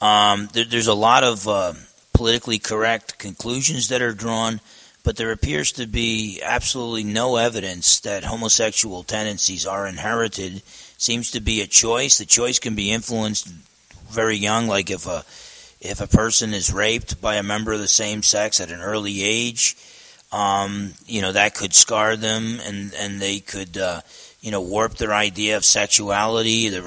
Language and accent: English; New Jersey, United States; I used to box growing up in New Jersey.